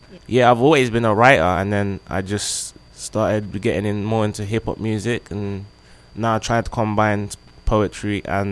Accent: London, United Kingdom; No, not really. I'm from North London.

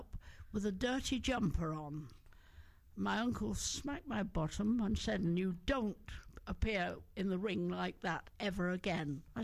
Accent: Hereford, West Midlands, United Kingdom; born there; Well, I was born in Hereford.

